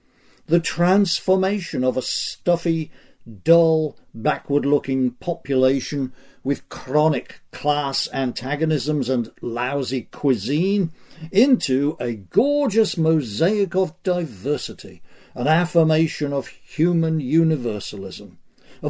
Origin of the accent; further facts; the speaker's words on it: England, United Kingdom; in spite of having been born and raised in England and lived 5 years in London.